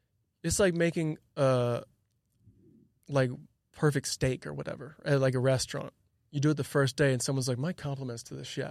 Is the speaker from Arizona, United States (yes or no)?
no; Illinois, United States; And growing up outside Chicago, everything's indoors for the most part.